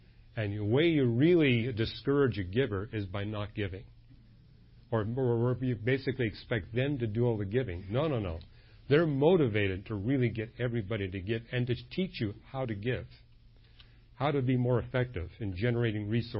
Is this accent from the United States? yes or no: no; Canada; I come from Canada, so it's amazing going to Canadian public schools